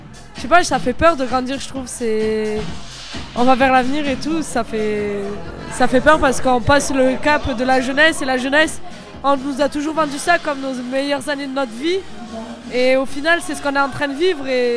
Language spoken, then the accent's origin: French; Millau, Occitanie, France; accent: southern French; Je viens de Millau, en Aveyron.